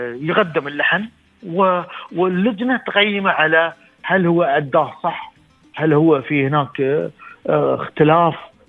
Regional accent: United Arab Emirates

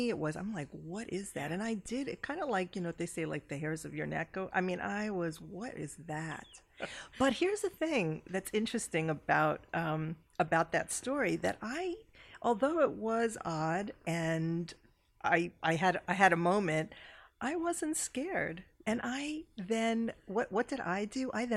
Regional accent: New York City, New York, United States; I mean, I grew up in the Bronx, New York City. I'm a very down-to-earth person.

